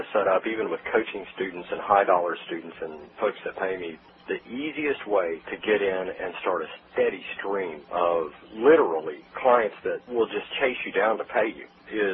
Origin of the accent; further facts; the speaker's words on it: Ohio, United States; moved away as an adult; Originally, I'm from Ohio. And then they had actually transferred me there